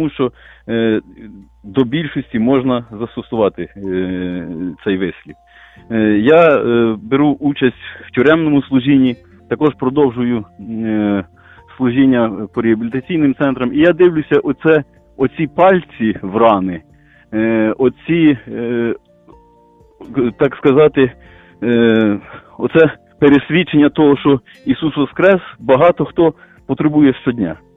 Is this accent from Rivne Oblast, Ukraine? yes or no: no; Vinnytsia Oblast, Ukraine; Я сам родом з Вінницької області, але проживаю в Львівській області.